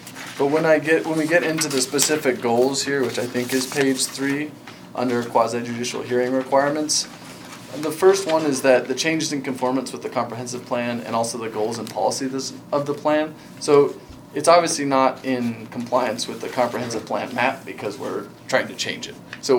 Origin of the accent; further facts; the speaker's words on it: Condon, Oregon, United States; I'm from Condon, so it's nice to be home and I get to spend the night in Condon when I come to Fossil